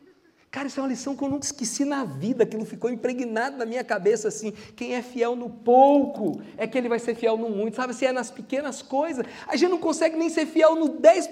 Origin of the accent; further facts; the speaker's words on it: Brazil; aquela foto do óleo de bacalhau que a gente cresceu bebendo no Brasil